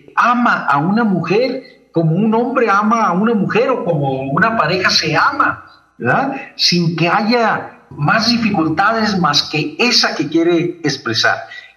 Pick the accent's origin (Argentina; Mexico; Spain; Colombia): Mexico; Chihuahua; Mira, yo soy chihuahuense